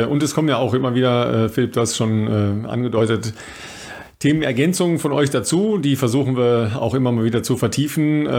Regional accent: North Rhine-Westphalia, Germany; ich komme aus dem Ruhrpott.

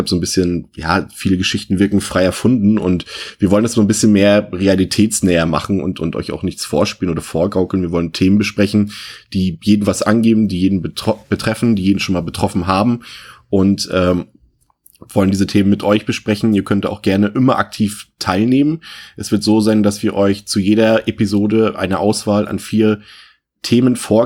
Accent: Mecklenburg-Vorpommern, Germany; Also ich komme aus einer Kleinstadt, da bin ich aufgewachsen in Mecklenburg-Vorpommern

